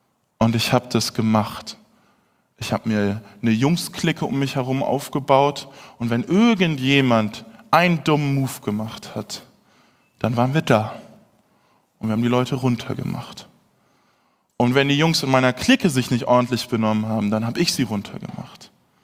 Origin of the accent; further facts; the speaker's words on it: Hamburg, Germany; Ich bin in Hamburg groß geworden